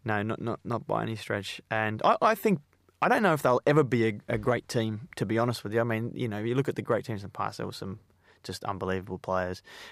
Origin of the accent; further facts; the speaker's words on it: Australia; You know, as an Australian, you know, and a cricket fan, you know, I love the Australians doing well, obviously.